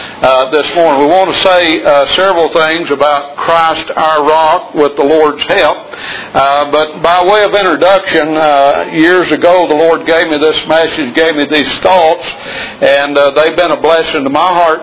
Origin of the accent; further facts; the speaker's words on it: Kentucky, United States; Where I grew up in Kentucky, we had a lot of sandstone.